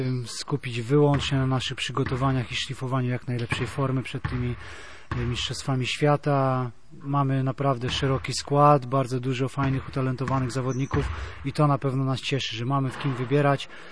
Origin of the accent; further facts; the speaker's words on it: Elbląg, Warmian-Masurian Voivodeship, Poland; kiedy jestem w rodzinnym Elblągu